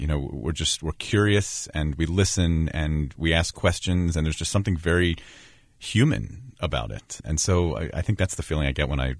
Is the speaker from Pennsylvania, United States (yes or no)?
yes; Pittsburgh, Pennsylvania, United States; also born or lived in Kentucky; I mean, I grew up in Pittsburgh. My wife grew up in Ohio. I lived in Kentucky for a while.